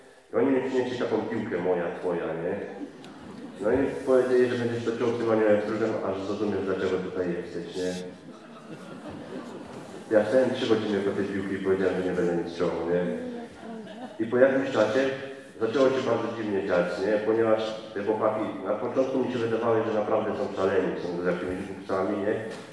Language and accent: Polish; Rzeszów, Subcarpathian Voivodeship, Poland; I wtedy ja ogólnie jestem z Rzeszowa, nie?